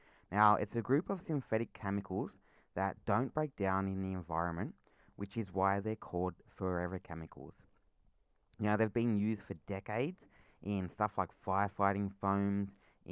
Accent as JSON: {"language": "English", "town": "Wreck Bay", "region": "Jervis Bay Territory", "country": "Australia", "said": "I'm actually traditionally from Wreck Bay. I've lived there quite a lot of my life."}